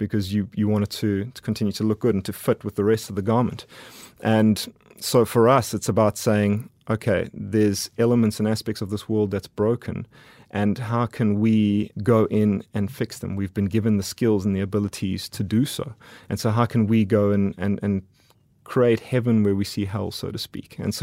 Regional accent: South Africa; moved away; I'm sure you've picked up that I'm South African. And I moved here back in 2011, really looking for something more.

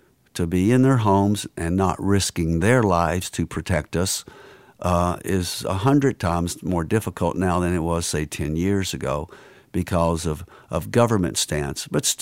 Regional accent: the South, United States; accent: Southern; guess where I'm from? I'm from the South. I bet you couldn't tell by my accent.

